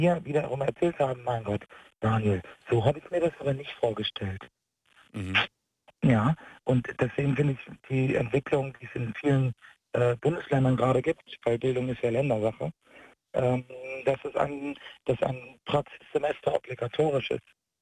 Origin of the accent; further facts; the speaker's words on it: Frankfurt, Hesse, Germany; also ich komme aus Frankfurt, Hessen